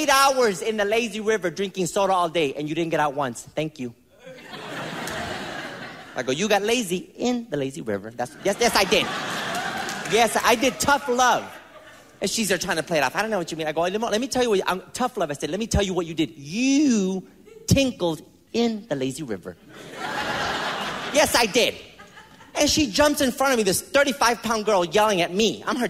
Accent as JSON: {"language": "English", "town": "Bronx", "region": "New York", "country": "United States", "tie": "born or raised there", "said": "My dad had a heavy Puerto Rican accent. I was growing up in the Bronx."}